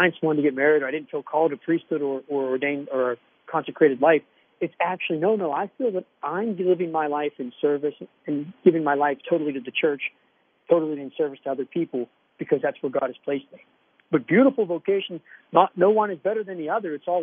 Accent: Aspinwall, Pennsylvania, United States; also born or lived in Pittsburgh; No, I'm a Pittsburgh-born guy. I grew up in Aspinwall, went to St. Scholastica mm-hmm. Parish in Aspinwall and St. Scholastica grade school. I'm an only child, but I spent my entire life in Aspinwall

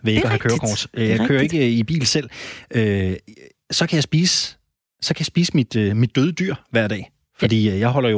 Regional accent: Jutland, Denmark; da jeg var barn og boede i Jylland, jeg følte mig enormt misforstået i lokalsamfundet.

